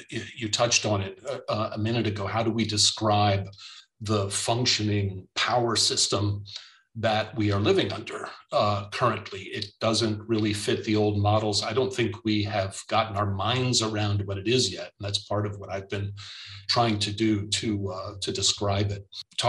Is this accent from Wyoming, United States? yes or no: no; Florida, United States; born there; I was born in Florida, ran away to San Francisco for a while.